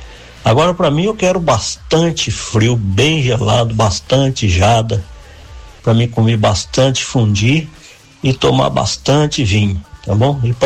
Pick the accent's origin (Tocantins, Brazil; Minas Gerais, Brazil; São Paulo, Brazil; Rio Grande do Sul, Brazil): São Paulo, Brazil; São José dos Campos; Pra mim ficar por dentro das notícias da minha terra de Natal aí, beleza?